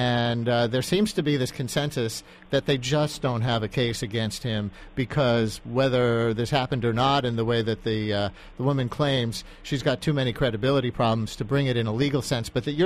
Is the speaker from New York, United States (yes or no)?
yes; New York, United States; like few things that I've seen in my years growing up in New York.